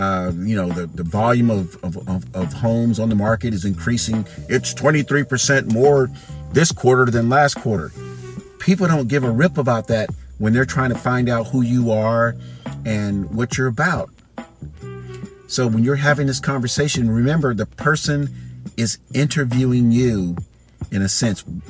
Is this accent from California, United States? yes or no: no; Fort Myers, Florida, United States; born there; even in Florida, where I was born down in Fort Myers